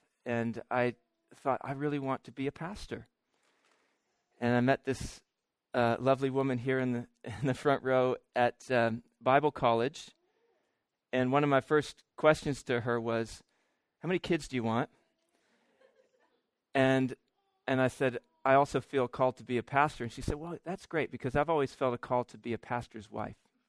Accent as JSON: {"language": "English", "town": "Cincinnati", "region": "Ohio", "country": "United States", "tie": "born or raised there", "also_born_or_lived": "Michigan / New Mexico", "lives_now": "United Kingdom", "said": "But I was born in Cincinnati, in Ohio, in America. Moved to Michigan when I was in high school. And then after I graduated university, moved to New Mexico in the Southwest, in the desert."}